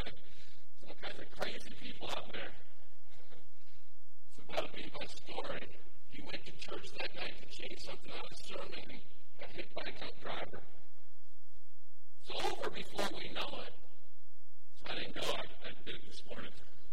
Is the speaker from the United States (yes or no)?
yes; Michigan, United States; also born or lived in Tennessee; I want to go back to Tennessee. It's cold here. I know it's cold because I grew up in Michigan.